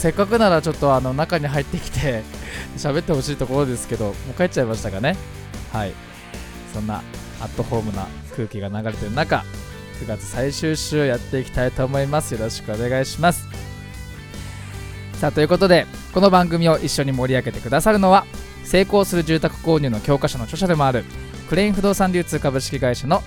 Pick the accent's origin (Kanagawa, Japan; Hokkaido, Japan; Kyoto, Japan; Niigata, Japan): Kanagawa, Japan; Fujisawa; この番組は藤沢出身の俳優タレントとして活動する